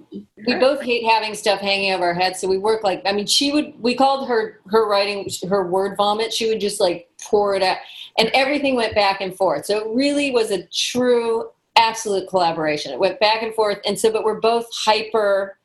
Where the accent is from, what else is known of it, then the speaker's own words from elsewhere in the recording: California, United States; oh, we're both from Southern California and we're both Jewish.